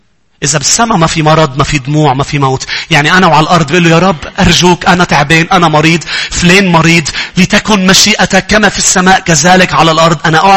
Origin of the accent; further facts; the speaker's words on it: Lebanon; انا لبناني واللبناني كتير وبحب لبنان كتير كتير كتير كتير